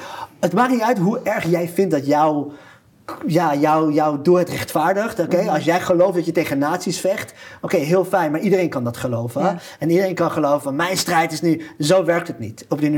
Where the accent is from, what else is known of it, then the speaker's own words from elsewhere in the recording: Israel; Maar niemand weet dat ik uit Israël kom.